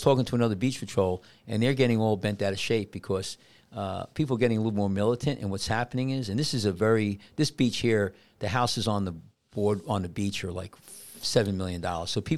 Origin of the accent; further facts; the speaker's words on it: Bayonne, New Jersey, United States; back in the day when I was a kid growing up in Bayonne, there was electric trolleys all over the place.